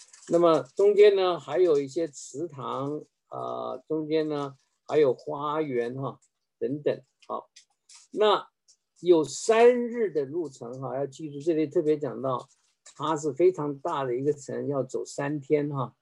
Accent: China; 我们中国人说披麻戴孝

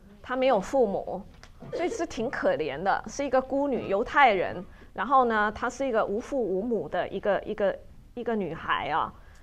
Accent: China; 像我们中国人也是，有时候这个叔叔跟爸爸之间可能差很多岁

